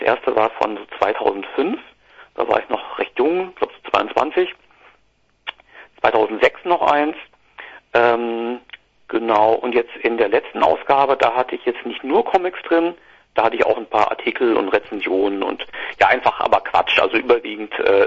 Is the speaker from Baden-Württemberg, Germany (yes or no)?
yes; Baden-Württemberg, Germany; ich komme so aus der Gegend zwischen Heidelberg und Heilbronn, war da in der Deutsch-Punk-Band